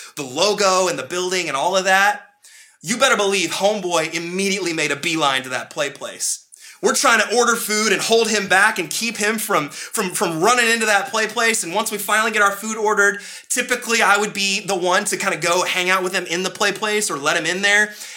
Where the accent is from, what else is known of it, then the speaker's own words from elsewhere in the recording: Dallas, Texas, United States; now in Washington, United States; So growing up in Dallas and having my family in Dallas for a long time up until we moved up to Washington, there are these places in Dallas